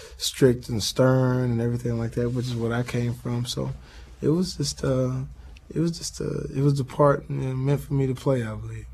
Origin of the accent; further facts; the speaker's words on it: the South, United States; Oh yeah, we're ready because we come from the South, so we understand what the music is about and what the people are about in the South